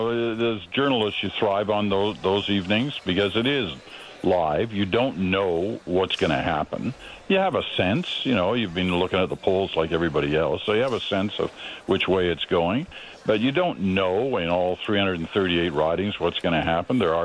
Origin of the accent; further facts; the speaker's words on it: Canada; at a time when you expected as a Canadian in a difficult night that people are going to kind of reach out